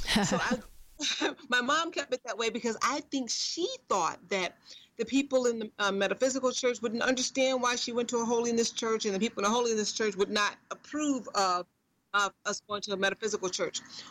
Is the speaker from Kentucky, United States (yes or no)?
no; Chicago, Illinois, United States; also born or lived in Massachusetts; When I'm from Chicago, and my mom had the wisdom to move from there. We moved to Massachusetts. So I got a great education in Massachusetts.